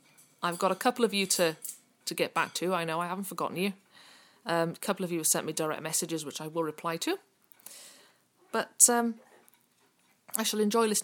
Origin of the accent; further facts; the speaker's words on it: Wales, United Kingdom; I'm from South Wales originally. I've lived in quite a few places, actually, over the years. I obviously grew up in Wales. Went to school for the blind in Wales, luckily. Not a huge amount of distance from home, but far enough that I had to board